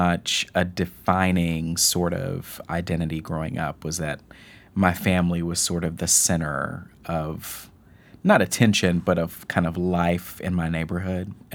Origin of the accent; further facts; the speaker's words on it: Fort Worth, Texas, United States; So I grew up in Fort Worth, Texas. My parents never lived more than 5 minutes away from their parents.